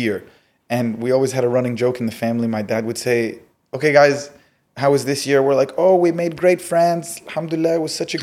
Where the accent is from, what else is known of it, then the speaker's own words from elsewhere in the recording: Alexandria, Alexandria Governorate, Egypt; Egypt is home for me. I was born in Alexandria.